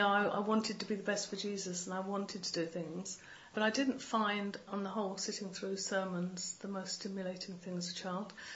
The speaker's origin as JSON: {"language": "English", "town": "Surbiton", "region": "London", "country": "United Kingdom", "tie": "born or raised there", "also_born_or_lived": "Chessington", "said": "I grew up mostly in the Surbiton, Chessington area, although I've travelled around other places."}